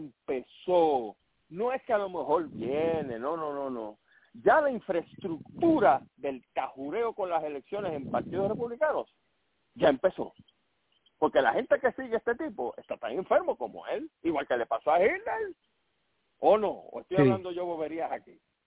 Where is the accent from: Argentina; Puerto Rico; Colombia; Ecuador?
Puerto Rico; Porque si nosotros somos colonia de Estados Unidos, entonces pueden venir aquí a hacer literalmente lo que les dé la gana.